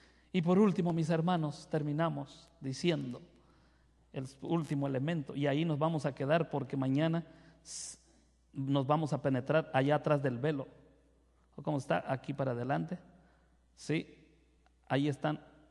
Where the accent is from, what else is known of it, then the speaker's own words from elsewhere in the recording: Chiapas, Mexico; fui pastor en Chiapas 14 años. Soy chiapaneco.